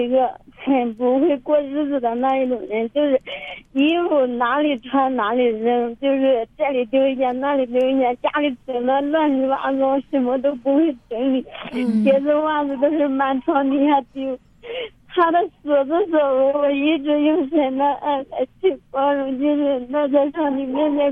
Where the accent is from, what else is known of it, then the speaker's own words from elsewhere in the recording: Henan, China; 我家是河南的，我坐车的时候走到了甘肃，我还在哭